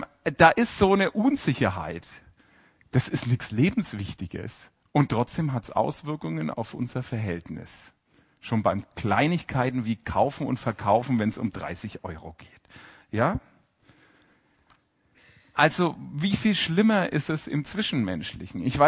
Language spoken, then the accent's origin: German; Bavaria, Germany; Ich bin Franke.